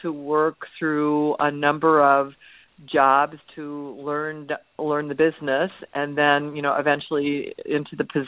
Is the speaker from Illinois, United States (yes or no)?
yes; Chicago, Illinois, United States; I'm from Chicago originally.